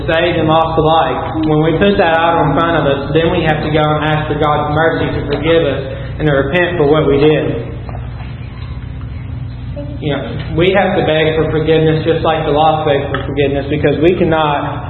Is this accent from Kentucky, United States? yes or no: yes; Kentucky, United States; I'm from Kentucky, I'm a farmer. I'm used to a traffic jam being a tractor and not being all this traffic.